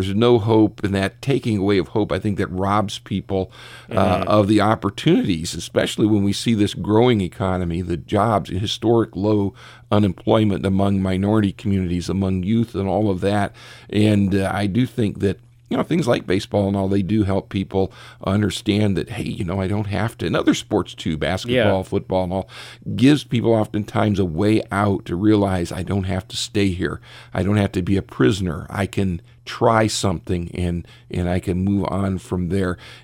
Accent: Richfield, United States; I grew up in Richfield. My disclaimer: I grew up in a semi-rural setting on a farm

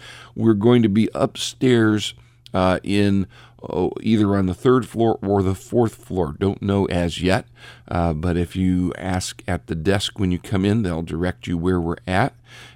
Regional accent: Richfield, United States; just down the street from where I grew up in Richfield

